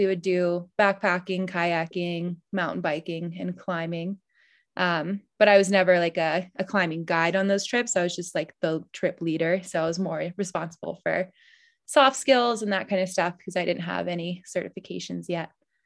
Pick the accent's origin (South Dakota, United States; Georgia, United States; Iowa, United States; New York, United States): Georgia, United States; I grew up in Georgia, and then I started guiding in Maine in 2016